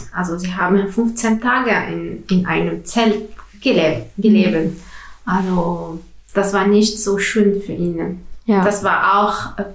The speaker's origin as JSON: {"language": "German", "country": "Tunisia", "second_language": "German", "lives_now": "Germany", "said": "Ich komme aus Tunesien."}